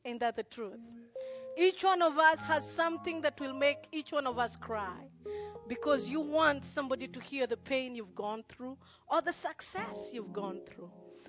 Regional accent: Nairobi, Kenya; As I said, I was born and raised in Nairobi. I'm the last born of 8 siblings.

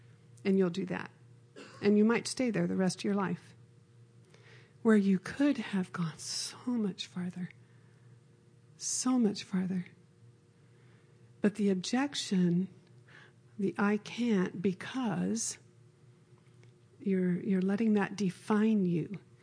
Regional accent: Arizona, United States; We were in Arizona, and my husband's from the Southwest, and I moved there when I was 7. So I grew up out there in Arizona, and we met out there

